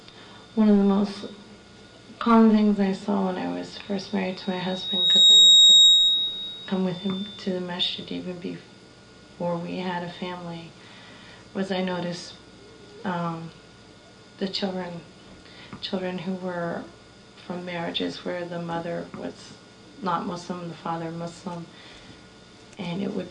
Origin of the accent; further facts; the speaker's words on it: United States; born there; I'm American born, having married my husband from Algeria.